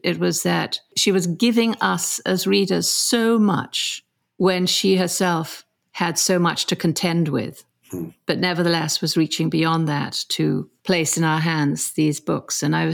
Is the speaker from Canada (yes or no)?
no; Istanbul, Turkey; also born or lived in Paris, France / England; I grew up in Istanbul as well. And then to Paris